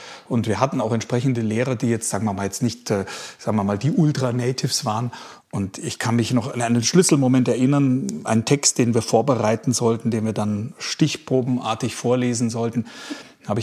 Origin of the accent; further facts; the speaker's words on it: Germany; Ich bin ja kein Engländer, warum sollte ich denn so sprechen? Ich bin doch Deutscher.